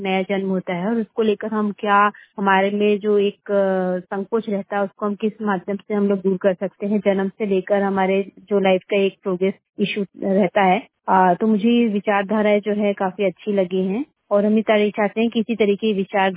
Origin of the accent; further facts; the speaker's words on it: Chhindwara, Madhya Pradesh, India; और मैं छिंदवाड़ा जिले से हूँ